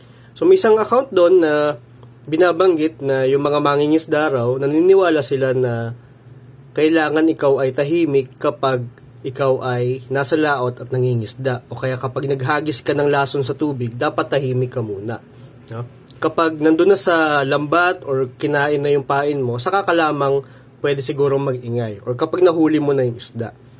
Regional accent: Mimaropa, Philippines; So ako po ay taga Marinduque, no?

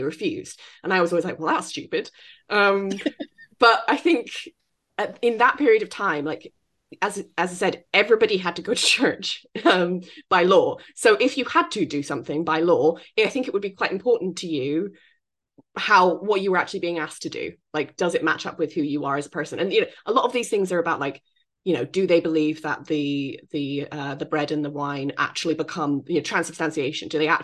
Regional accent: United Kingdom; especially as British people, where even though we don't have an official separation of church and state, we are a very secular society.

